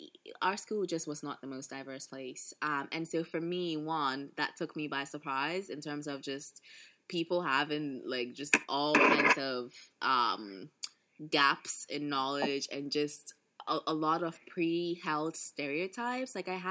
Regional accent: Ghana; this guy, I told him I was from Ghana.

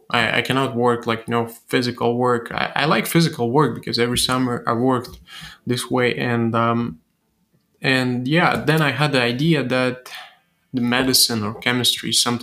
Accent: Rezekne, Latgale, Latvia; English is a second language; I'm from Rezekne. There was no huge chemistry laboratories like here.

